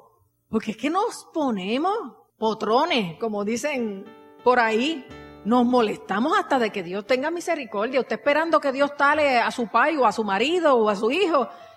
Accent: Puerto Rico; Por eso nos estamos humillando como puertorriqueños y nos tenemos que humillar más.

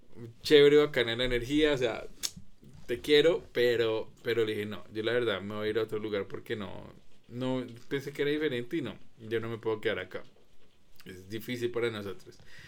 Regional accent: Colombia; pero uno siempre como colombiano

